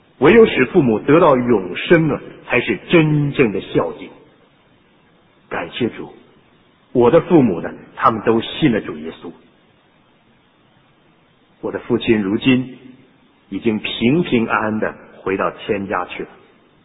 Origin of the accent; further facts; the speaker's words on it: China; 我就想到我们中国人常说